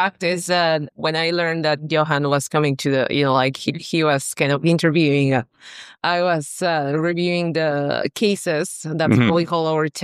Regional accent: Cuernavaca, Morelos, Mexico; English is a second language; I studied there in Mexico all my life. And then I did a bachelor degree there, or like in my small town where I lived. It's called Cuernavaca. It's close to Mexico City.

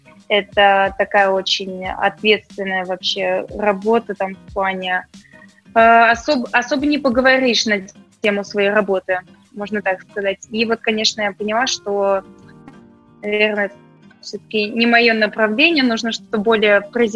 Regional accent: Moscow, Russia; Я родилась в Москве. Москве, и все детство здесь провела. Ну, то есть папа у меня немец, и мы, конечно, часто летали в Германию периодически, то есть ко всем родственникам там. Лето часто там проводили.

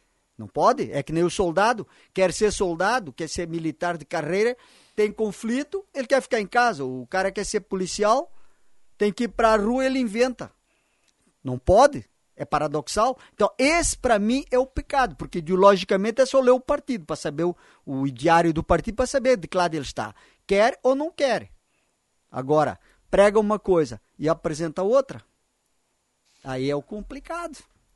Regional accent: Angola; Eu nasci em 1958. Dizem que a guerra na minha terra começou em 1961.

